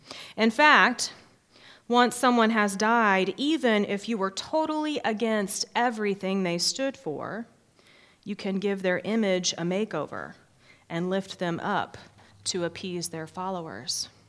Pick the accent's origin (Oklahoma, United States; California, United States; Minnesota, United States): Oklahoma, United States; Oklahoma City; As a young child growing up in Oklahoma City, the only racial perspective I had was the one that I was surrounded by.